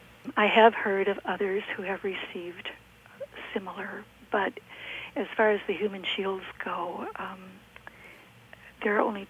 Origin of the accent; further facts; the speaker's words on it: United States; I did admit that I was American, which was very difficult to do.